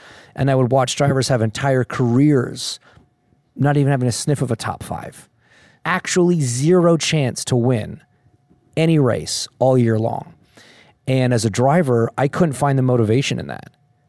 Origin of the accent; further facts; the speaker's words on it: Toronto, Ontario, Canada; I grew up a kid in Toronto.